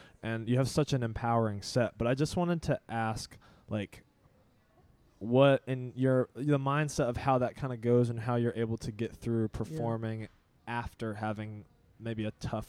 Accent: Raleigh, North Carolina, United States; I travel down to my hometown to play in this tournament. Literally, I will go for a day and then come back, and Raleigh's my hometown. So I went down to Raleigh

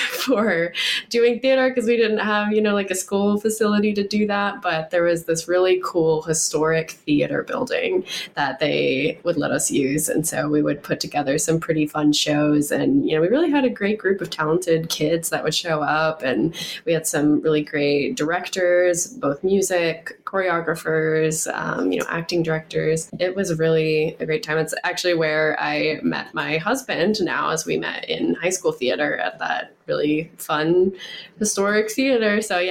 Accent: Dayton, Ohio, United States; I grew up in around Dayton, Ohio.

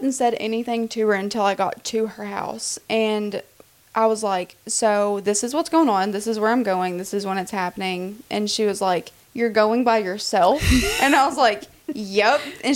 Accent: Kentucky, United States; I mean I'm from Kentucky and then that's Colorado, that's all the way on the other side.

